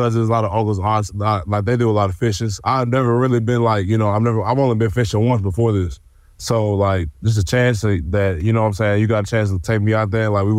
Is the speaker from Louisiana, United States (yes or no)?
yes; Alexandria, Louisiana, United States; You know, I'm from Alexandria, Louisiana, and they do a little hunting and fishing out there